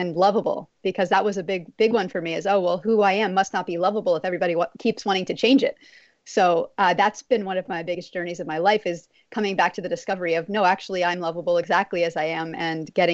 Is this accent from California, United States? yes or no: no; Texas, United States; I've always had pets growing up, but I grew up in Texas